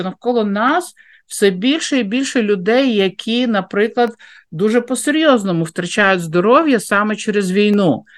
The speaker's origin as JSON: {"language": "Ukrainian", "region": "Kyiv", "country": "Ukraine", "said": "я з Києва, і у мене все це відбувалося в Києві."}